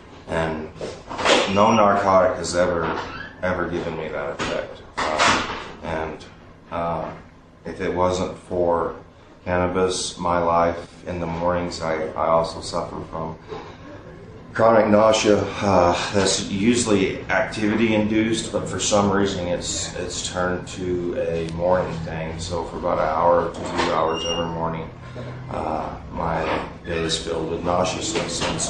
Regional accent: New Mexico, United States; I was kind of from New Mexico area, went to school up here

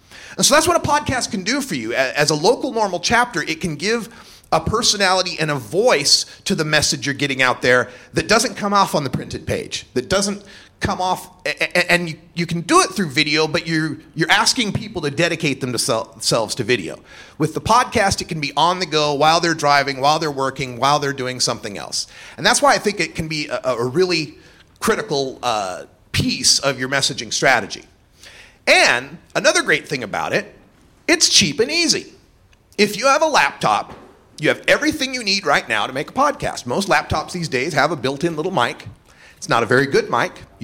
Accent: Nampa, Idaho, United States; I grew up in Nampa, Idaho, which is in the conservative county in Idaho

